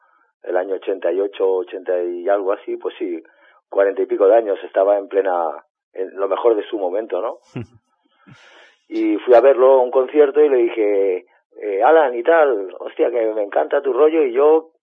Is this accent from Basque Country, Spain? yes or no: no; Catalonia, Spain; yo soy catalán, sí que es verdad que trabajo con valencianos, y sí que es verdad que mi abuelo era valenciano de Castellón.